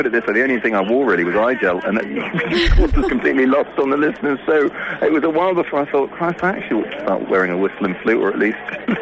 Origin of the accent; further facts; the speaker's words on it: Scotland, United Kingdom; I was brought up in Aberdeenshire